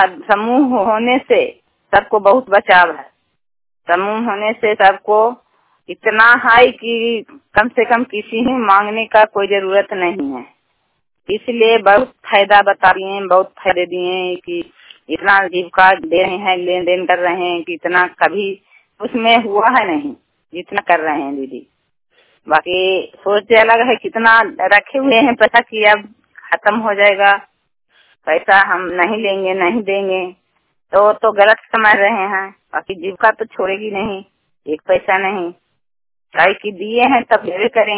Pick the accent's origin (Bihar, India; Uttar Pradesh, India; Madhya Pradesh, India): Bihar, India; Rampur; मुदरसा पंचायत के रहने वाली हूँ, रामपुर थाना के रहने वाली हूँ।